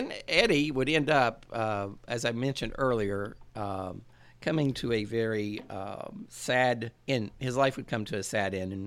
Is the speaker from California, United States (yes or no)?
no; Portsmouth, Ohio, United States; Portsmouth, Ohio. My hometown.